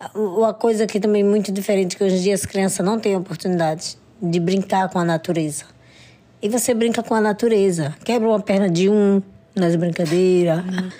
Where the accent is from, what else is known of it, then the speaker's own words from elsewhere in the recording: Natal, Rio Grande do Norte, Brazil; sou nordestina, nasci em Natal, Rio Grande do Norte, mais pro interior de Natal do que na cidade. Morei minha vida toda, nasci em fazenda